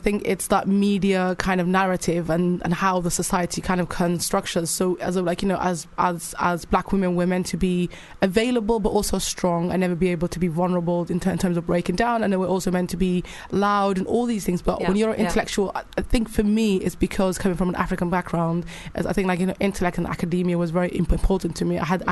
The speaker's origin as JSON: {"language": "English", "town": "Cardiff", "region": "Wales", "country": "United Kingdom", "tie": "born or raised there", "also_born_or_lived": "Bristol", "said": "because I didn't grow up in London, I grew up in Cardiff and Bristol."}